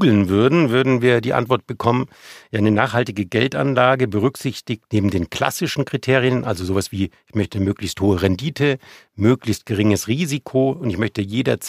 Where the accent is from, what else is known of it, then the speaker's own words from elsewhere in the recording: Bavaria, Germany; weil ich bin ja eigentlich Bayer. Also eigentlich fühle ich mich in den Bergen zu Hause